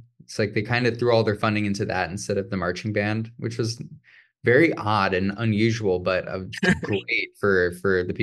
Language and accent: English; Webster Groves, Missouri, United States; also born or lived in Anaheim / Maryland / Ohio; I was born in Anaheim and then lived in like Maryland and Ohio for a little bit, but then did middle school and high school in St. Louis, Missouri. Specifically a town right outside of St. Louis called Webster Groves.